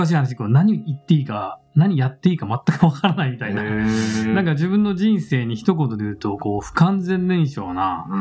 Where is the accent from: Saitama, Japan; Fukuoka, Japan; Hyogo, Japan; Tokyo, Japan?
Hyogo, Japan; Kobe; 思いっきり私神戸出身なので